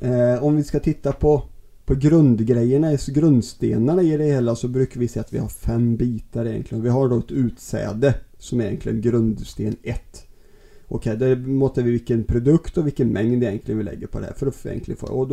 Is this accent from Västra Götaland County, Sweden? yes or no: yes; Västra Götaland County, Sweden; accent: Västgöte; så sitter vi ute på Varaslätten. Där har min fantastiskt fina dialekt som är Västgöte.